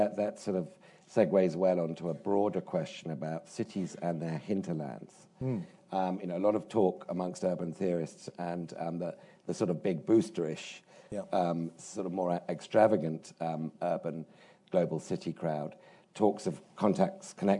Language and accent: English; London, United Kingdom; Now, bearing in mind we're both from London, one of the top global cities